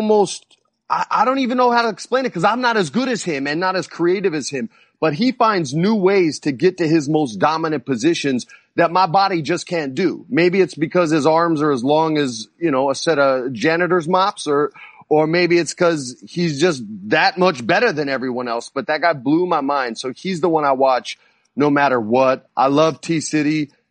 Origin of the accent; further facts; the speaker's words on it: California, United States; So those are the guys I grew up with here in Southern California.